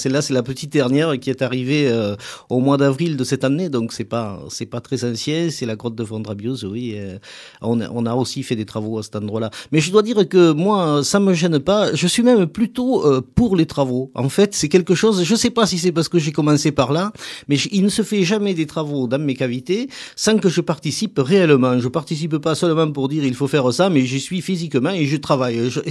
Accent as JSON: {"language": "French", "region": "Occitanie", "country": "France", "tie": "born or raised there", "said": "Quand j'étais très jeune, en 1973, donc là, ça remonte à quelques jours quand même, près de chez moi, dans le Gard, s'est aménagée la grotte de Trabuc"}